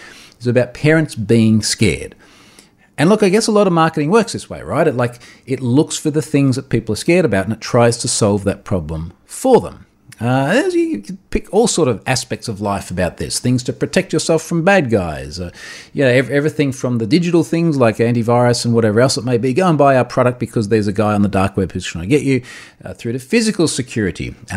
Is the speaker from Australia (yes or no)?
yes; Australia; I'm Australian